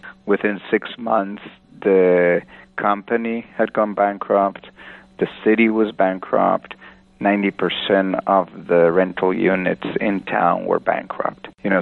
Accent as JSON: {"language": "English", "country": "Guatemala", "moved": "yes", "lives_now": "United States", "said": "I'm originally from Guatemala, so I had connections to the community there personally. I'm an immigrant myself"}